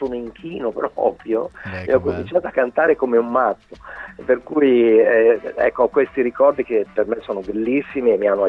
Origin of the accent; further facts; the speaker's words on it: Lombardy, Italy; sono innamorato della mia terra, che è la Lomellina, il Lombardia, insomma, tutte queste cose qua. Sono nato lì